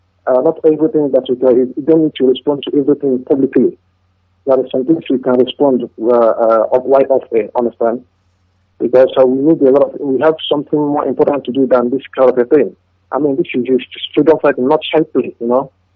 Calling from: China; Like I said before, I am calling from China, and I have some Amari in the East Local Government area of Imo State.

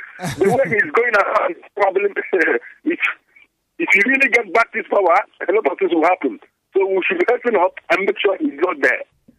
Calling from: Awidemir, Enugu State, Nigeria; I come from Awidemir in the Sunugu government. I am calling from Munich, Germany.

